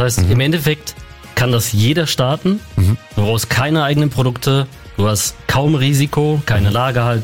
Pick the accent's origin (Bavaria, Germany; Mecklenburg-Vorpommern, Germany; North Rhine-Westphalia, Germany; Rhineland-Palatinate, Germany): North Rhine-Westphalia, Germany; Dortmund; Ich komme aus Dortmund